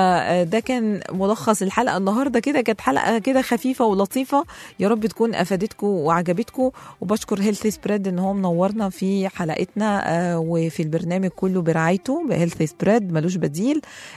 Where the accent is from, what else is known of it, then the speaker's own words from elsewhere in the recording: Egypt; إحنا معظم مصريين بيحبوها